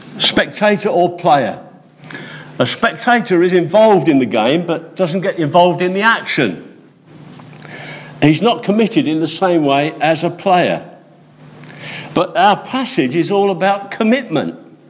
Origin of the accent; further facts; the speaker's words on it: Eastbourne, South East England, United Kingdom; We're from Eastbourne. Phil and I, we're both retired.